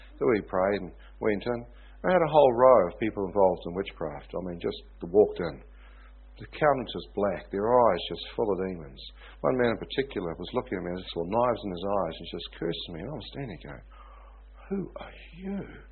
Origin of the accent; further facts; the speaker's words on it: New Zealand; I said, "I'm from New Zealand."